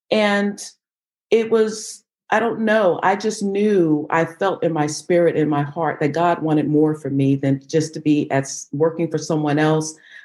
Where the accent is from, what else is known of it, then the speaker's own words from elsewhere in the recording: Queens, New York, United States; Well, I grew up originally in New York. I grew up in Queens, New York.